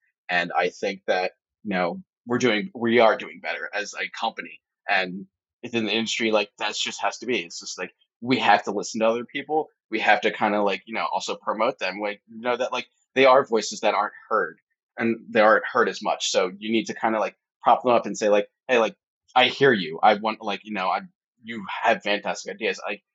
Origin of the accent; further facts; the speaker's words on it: Pottstown, Pennsylvania, United States; he immigrated from there to DC, then to, like, my hometown in Pottstown and Narstown.